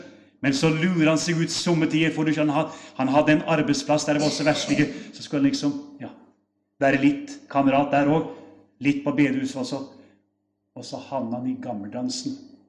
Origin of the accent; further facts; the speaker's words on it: Heddal, Telemark, Norway; Hjemme i Heddal, i min heimbild, så hadde vi noen sånne små